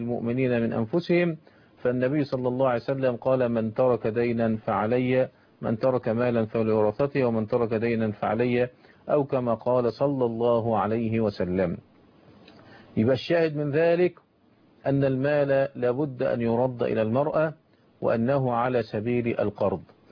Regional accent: Egypt; أن احنا بنقع في خطأ شديد الحقيقة لعله منتشر عندنا في مصر

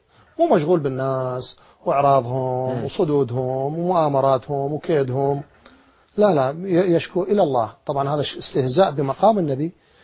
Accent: Iraq; أنا ما معروف عندنا بالعراق،

